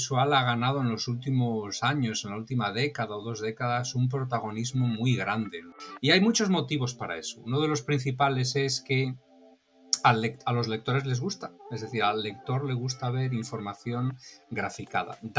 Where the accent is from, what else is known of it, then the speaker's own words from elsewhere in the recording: Spain; el diario más importante de mi país de origen, de España